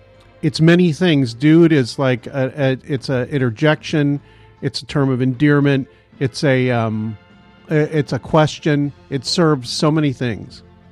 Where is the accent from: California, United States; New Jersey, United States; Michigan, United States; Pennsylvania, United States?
California, United States; I'm born here. I was born here. I grew up near Disneyland, for Christ's sake.